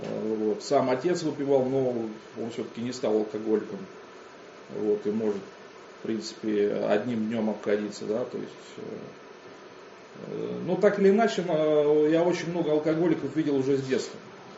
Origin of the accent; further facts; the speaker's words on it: Saint Petersburg, Russia; born there; Родился я в Ленинграде в 82-м году. В таком спальном районе, скажем так, Сосновая Поляна.